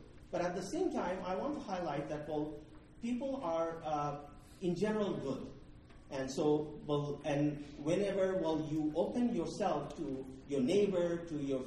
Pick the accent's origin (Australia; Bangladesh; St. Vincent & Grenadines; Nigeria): Bangladesh; now in Tuscaloosa, United States; I'm from Bangladesh, so I was born Muslim, but I was never practicing.